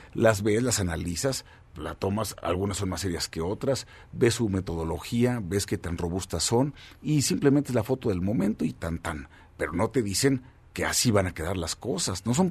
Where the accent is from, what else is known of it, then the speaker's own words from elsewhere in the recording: Mexico; ¿y qué es lo que nos convendría como mexicanos?